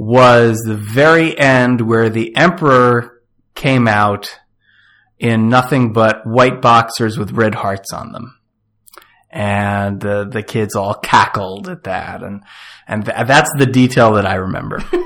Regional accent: Long Island, New York, United States; Cause where I grew up on Long Island in New York, there's this robust community theater scene

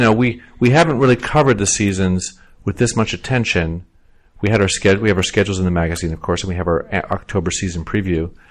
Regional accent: Arizona, United States; I just got back from a trip to my home state of Arizona

